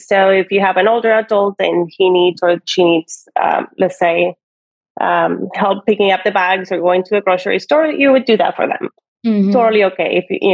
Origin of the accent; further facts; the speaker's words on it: Cuba; I'm originally from Cuba, born and raised.